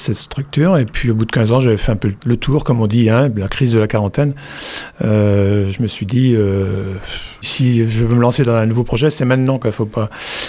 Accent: Loudéac, Brittany, France; born there; now in Langa, France; j'habite à Langa. Je suis né à Loudéac en 1964, comme ça vous aurez ma date de naissance, et je vis depuis en centre-Bretagne, dans une commune rurale, hein, je suis attaché aussi au monde rural

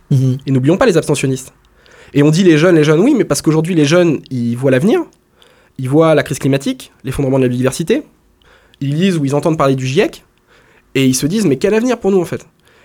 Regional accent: Plérin, Brittany, France; moi, je viens de Plérin.

